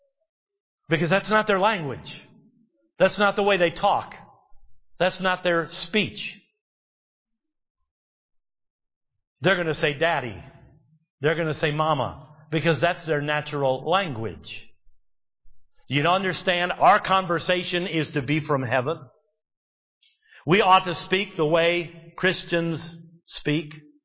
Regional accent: United States; everywhere I go as an American. I'm a citizen of this country. I'm proud of this country.

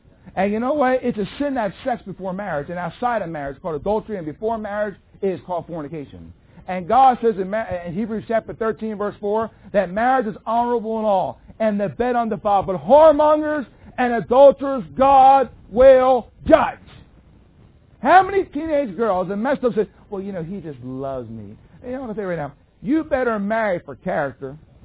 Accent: Philadelphia, Pennsylvania, United States; I'm from Philadelphia, man. Can any good thing come out of Philly, amen?

